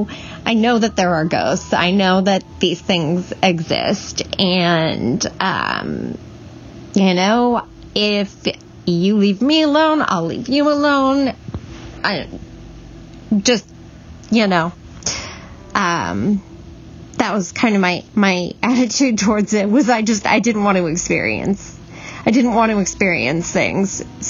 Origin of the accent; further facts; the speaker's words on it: Midwest, United States; now in Twin Cities, United States; I am recording this from the Twin Cities area of Minnesota. Originally, I am from a very, very rural area in another Midwestern state.